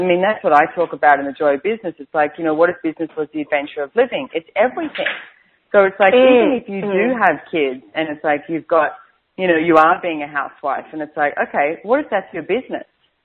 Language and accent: English; Australia; accent: Aussie; You know, that's being very Aussie the way I'm speaking right now.